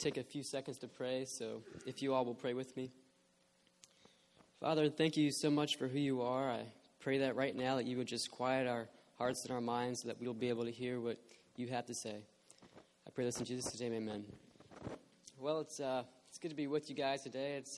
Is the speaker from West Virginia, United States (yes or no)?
yes; Martinsburg, West Virginia, United States; Originally, however, I'm from Martinsburg, West Virginia, which if, for those of you who don't know, and that's probably pretty much all of you, it's like an average-sized city about an hour west of Washington, D.C.